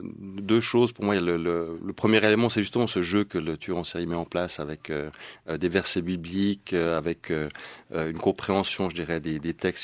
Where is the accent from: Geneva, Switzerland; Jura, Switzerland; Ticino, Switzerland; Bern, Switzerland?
Geneva, Switzerland; first language sv; French is a second language; Ma mère est suédoise. Mon père est allemand. Par contre, je suis né à Genève. J'ai grandi et vécu de nombreuses années.